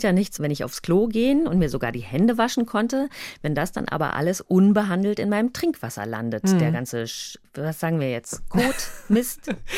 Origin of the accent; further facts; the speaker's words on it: Rhineland, Germany; Das kam mir als Rheinländerin mit einer Schwäche für Karlauer sehr entgegen.